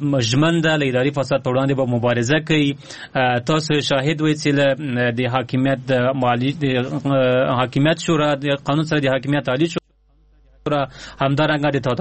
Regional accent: Afghanistan; born or raised there

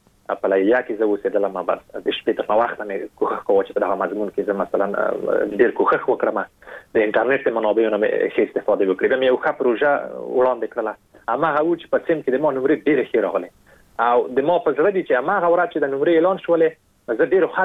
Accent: Afghanistan; او په دې باندې مې لیکلي وو چې زه د افغانستان یم

